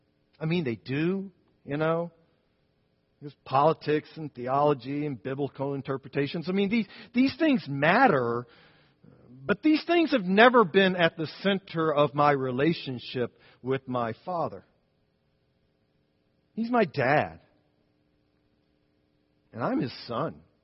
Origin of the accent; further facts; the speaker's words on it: Alabama, United States; born there; So I was born in Alabama, but there's not much Alabama in me anymore.